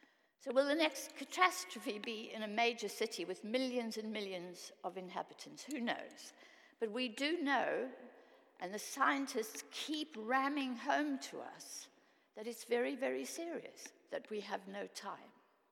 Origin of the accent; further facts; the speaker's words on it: South Africa; I once went back to South Africa, my home country, and visited my family who live in a very poor part of Johannesburg and who are not very well off.